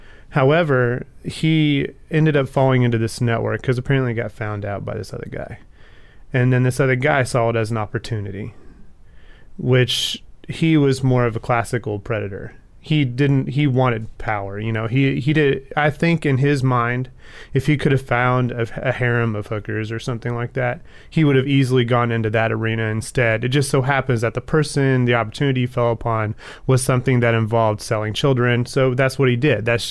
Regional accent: Texas, United States; Sorry, I'm from Texas.

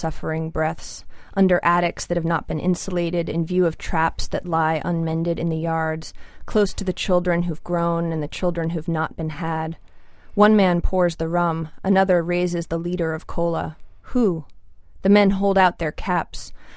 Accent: Gloucester, Massachusetts, United States; I grew up right on the Essex River itself, and so there were lobster boats going in and out every day

